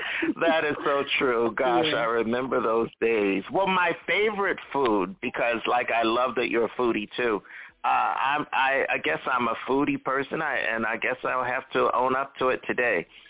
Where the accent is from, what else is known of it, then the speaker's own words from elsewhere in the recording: Philadelphia, Pennsylvania, United States; also born or lived in New Jersey; I grew up as well in Philadelphia. I was born in Philadelphia, just so folks know a little bit more about us, and partly raised in northern New Jersey.